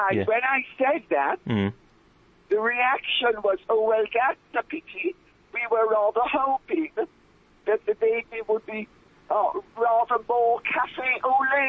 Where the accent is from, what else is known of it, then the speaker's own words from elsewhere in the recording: Jamaica; because I'm Jamaican, and everybody knows that Jamaica has, you know, every single color onto the rainbow, all mixed up.